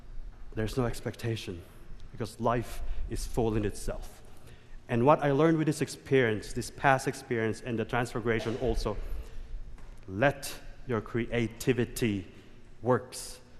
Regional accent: Philippines; Because I'm Filipino.

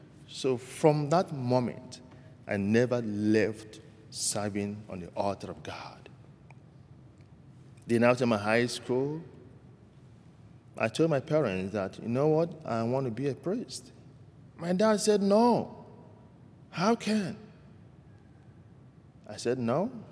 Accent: Nigeria; moved away as an adult; now in United States; Originally, I'm from Nigeria. I came from a family of 8, 4 boys, 4 girls. And I am number 6 in my family.

